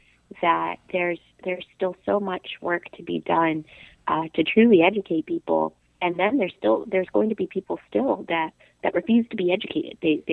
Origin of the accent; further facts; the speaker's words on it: Charlestown, West Virginia, United States; Born in Charlestown. Born and raised in Charlestown, West Virginia.